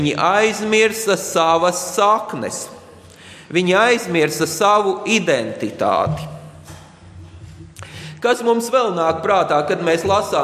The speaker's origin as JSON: {"language": "Latvian", "town": "Valmiera", "region": "Valmiera Municipality", "country": "Latvia", "said": "Vai tāpēc, ka es esmu adventists, es esmu mazāk valmierietis nekā citi valmierieši?"}